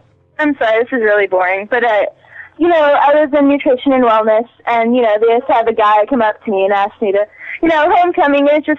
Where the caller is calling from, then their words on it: Missouri, United States; Missouri.